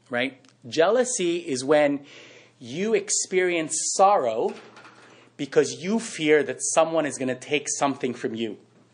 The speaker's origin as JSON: {"language": "English", "country": "Philippines", "tie": "born or raised there", "said": "I grew up in the Philippines, and in Asia, academic excellence was elevated to one of the greatest goods you could have."}